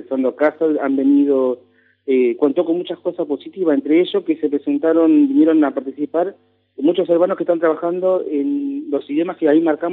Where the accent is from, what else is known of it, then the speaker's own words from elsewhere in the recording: Argentina; nuestra identidad como argentinos